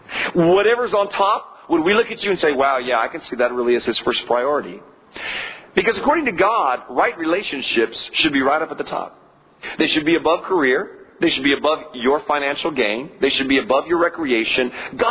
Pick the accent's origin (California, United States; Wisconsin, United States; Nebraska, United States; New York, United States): California, United States; I mean, I'm a Californian.